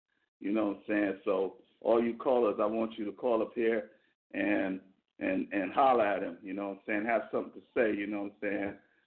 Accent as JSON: {"language": "English", "town": "Brooklyn", "region": "New York", "country": "United States", "tie": "born or raised there", "said": "Yeah, I grew up in Brooklyn, New York, with the evolution of hip-hop, the mecca of hip-hop."}